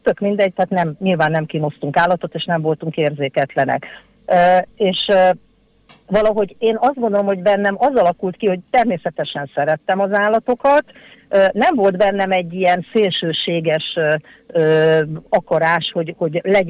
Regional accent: Kaposvár, Somogy, Hungary; born or raised there

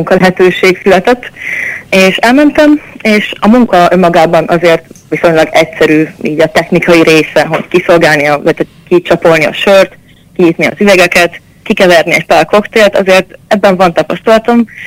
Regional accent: Hungary; Mert hogy hát én magyar vagyok, ő meg lengyel.

